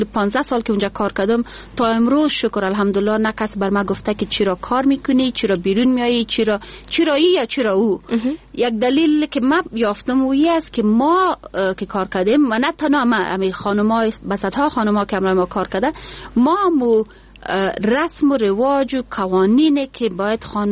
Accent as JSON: {"language": "Persian", "region": "Kandahar", "country": "Afghanistan", "said": "من خودم از قندهار هستم و به این فخر میکنم که قنداری هستم"}